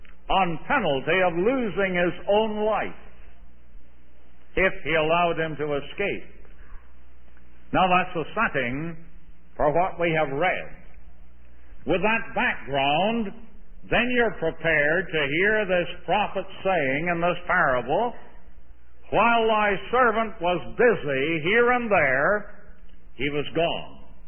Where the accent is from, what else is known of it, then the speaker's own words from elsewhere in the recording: Canada; now in United States; Well over 30 years ago, as a Canadian citizen, I swore my allegiance to this country.